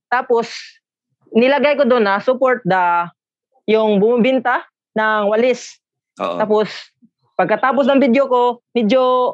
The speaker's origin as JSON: {"language": "Tagalog", "town": "Mandaue", "region": "Central Visayas", "country": "Philippines", "said": "Cebu. Cebu province. Sa Mandawi City po."}